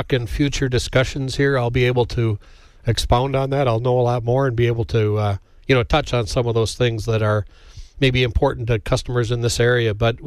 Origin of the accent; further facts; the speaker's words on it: Merrill, Wisconsin, United States; our rep retired up in northern Wisconsin, and I grew up in Merrill.